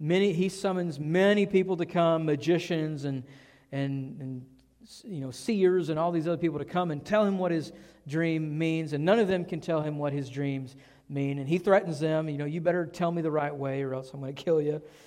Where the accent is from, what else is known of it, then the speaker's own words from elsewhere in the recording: Texas, United States; it doesn't cost very much to put rock in your yard here compared to where I grew up in East Texas.